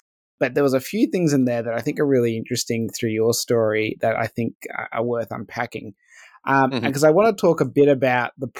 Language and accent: English; Australia; But I do think it's not easier, but there is a benefit that of being Aussie.